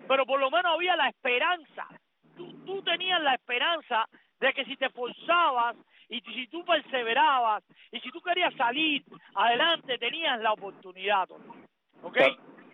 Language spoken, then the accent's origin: Spanish; Cuba; moved away as an adult; Hasta que me fui de Cuba en el año 94